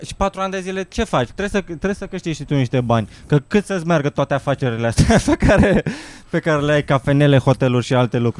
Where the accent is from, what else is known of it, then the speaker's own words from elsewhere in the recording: Romania; Oricum, suntem români, suntem persecutați